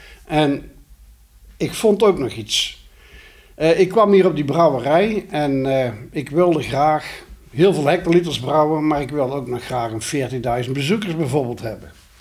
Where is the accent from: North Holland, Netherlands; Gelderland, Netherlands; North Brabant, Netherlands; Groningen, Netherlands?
North Brabant, Netherlands; Ik als Brabander had er nog nooit van gehoord.